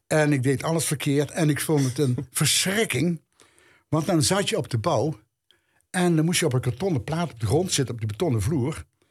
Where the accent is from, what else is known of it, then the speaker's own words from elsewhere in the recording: Amsterdam, North Holland, Netherlands; born there; omdat het ook in Amsterdam was. Dat was mijn geboorteplaats.